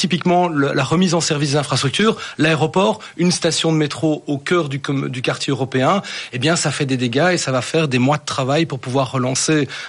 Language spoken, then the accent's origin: French; Brussels, Belgium; en tant que Bruxellois qui vit et travaille